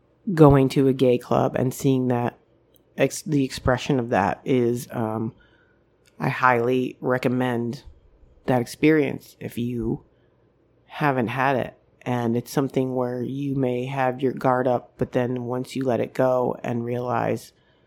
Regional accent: Michigan, United States; I didn't have that when I was where I grew up in Michigan

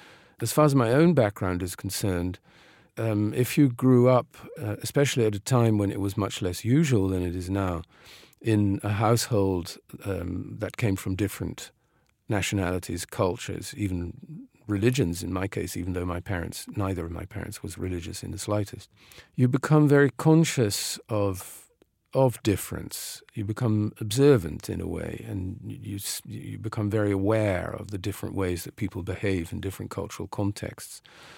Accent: The Hague, South Holland, Netherlands; growing up in The Hague, which is, it's not a village, but it's a relatively provincial city. And my mother was a Londoner and came from a family of very cultivated Anglo-German Jews.

